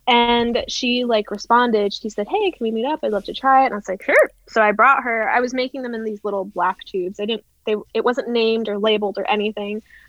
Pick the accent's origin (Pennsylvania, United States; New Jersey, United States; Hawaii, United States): Hawaii, United States; moved away as an adult; I grew up in Hawaii and then I came here to go to college. So I would go home over the summer and I grew up owning a couple of horses.